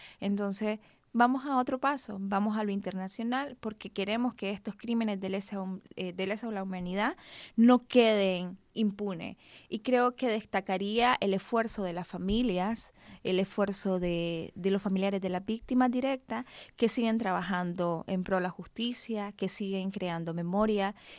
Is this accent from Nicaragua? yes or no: yes; Nicaragua; Hay algo que nosotros, como nicaragüenses, y acá me ha pasado mucho que nos preguntan mucho de la revolución.